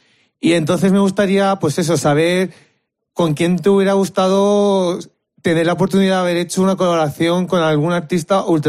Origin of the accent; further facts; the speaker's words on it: Madrid, Community of Madrid, Spain; Soy de Madrid.